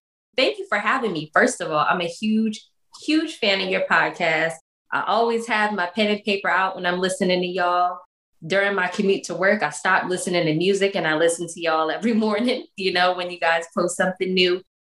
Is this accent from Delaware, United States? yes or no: yes; Delaware, United States; Yeah, so I'm originally from Delaware. I went to college at Old Dominion University in Norfolk, Virginia.